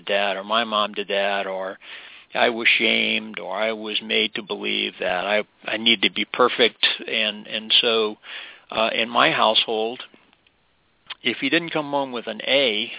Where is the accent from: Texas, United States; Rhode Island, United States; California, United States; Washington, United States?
Texas, United States; Well, David, I grew up in Texas, in the South, in the late 50s, early 60s